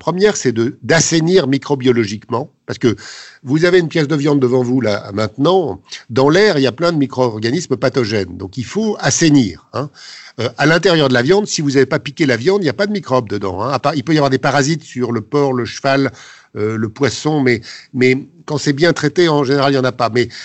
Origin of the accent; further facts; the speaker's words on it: Grand Est, France; je suis alsacien et que l'Alsace est le plus beau pays du monde.